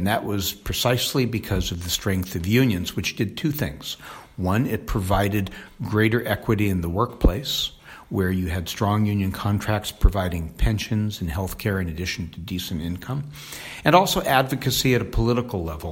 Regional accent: Los Angeles, California, United States; Growing up in Los Angeles, Local 47

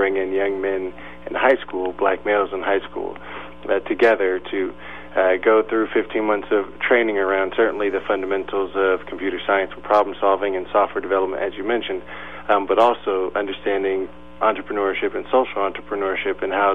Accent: Oakland, California, United States; I grew up in Oakland and had been working there even before the Hidden Genius Project

